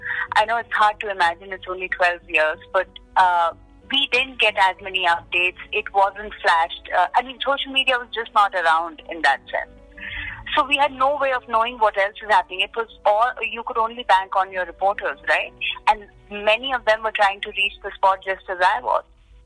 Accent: Jammu and Kashmir, India; I'm from Kashmir, so I'm used to gunfire.

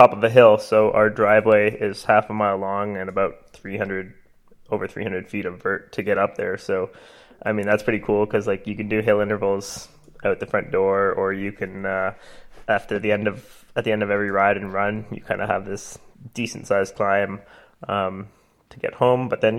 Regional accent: Canada; Well, basically we are Canadian, so, it would be, I guess we could get like special person's visas and like move to the US, but, we don't have them. So like we're in Canada.

